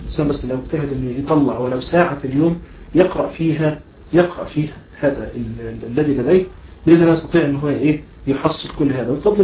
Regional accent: Egypt; عندنا في مصر مثلا النصاب في مصر 25,000 جنيه

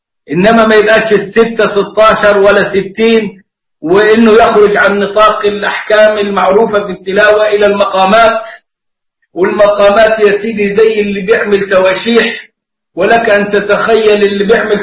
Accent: Egypt; عندنا نحن في مصر نقرأ بحفص، وكنا من قبل أن نقرأ بحفص نقرأ بورش، حتى إنه لا تزال لهجة ورش في كلامنا كمصريين

